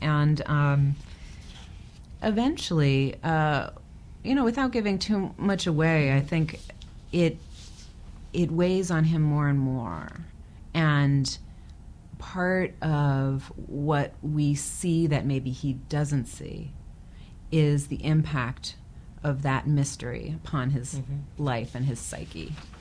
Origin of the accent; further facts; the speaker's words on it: United States; But I think for me as an American, it was a novel one.